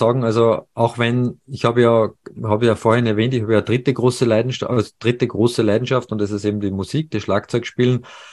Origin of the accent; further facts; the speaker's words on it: Salzburg, Austria; also born or lived in Paris; Salzburg ist ja meine Heimat und ja, meine letzte Station im Ausland war in Paris